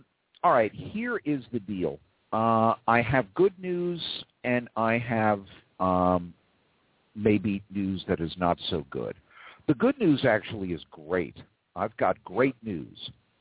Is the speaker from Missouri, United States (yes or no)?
no; New York City, New York, United States; and I grew up in Manhattan. I grew up in New York City. And the streets were getting mean.